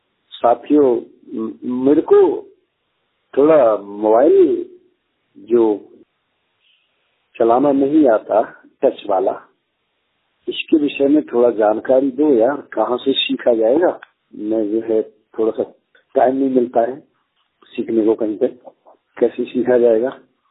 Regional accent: Aligarh, Uttar Pradesh, India; मैं जिला अलीगढ़ का रहने वाला हूँ।

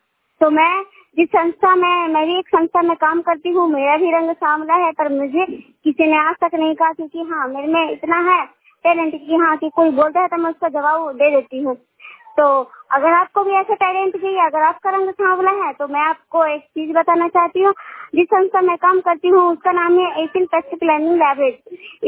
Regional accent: Noorsarai, Bihar, India; मैं नूरसराय से बिलोंग करती हूँ, डिस्ट्रिक्ट नालंदा है, स्टेट बिहार।

